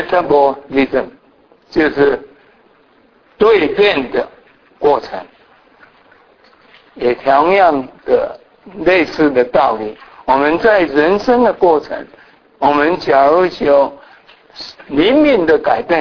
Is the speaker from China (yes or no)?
no; Kaohsiung, Taiwan; 我记得小时候我很喜欢农村的生活，我是在高雄长大